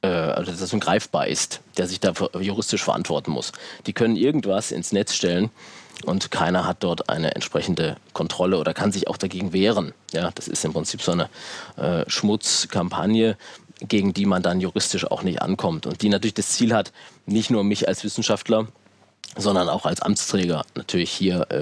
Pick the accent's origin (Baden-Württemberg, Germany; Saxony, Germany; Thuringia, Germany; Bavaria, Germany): Saxony, Germany; Plauen; born there; meiner Geburtsstadt Plauen im sächsischen Vogtland